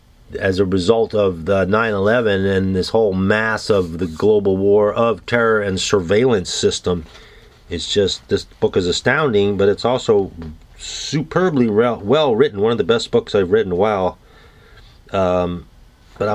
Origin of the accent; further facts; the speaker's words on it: New York City, New York, United States; I mean, I grew up in New York City.